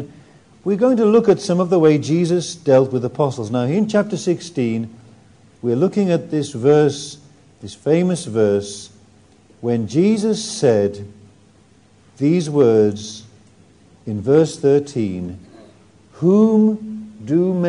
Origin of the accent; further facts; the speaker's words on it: England, United Kingdom; I say, oh, hello … I come from England.